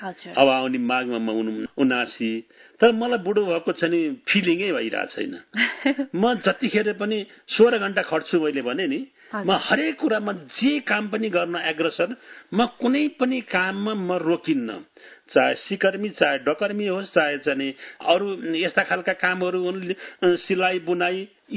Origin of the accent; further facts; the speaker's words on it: Syangja, Gandaki Province, Nepal; born there; मेरो चाहिँ यो स्याङ्जा पौवी गौडे गाविसमा चाहिँ म जन्मेपछि मेरो बुवा त्यति बेला त्यहीको त्यो जिल्लाको सदरमुकामको स्कुलको हेडमास्टर हुनुहुन्थ्यो।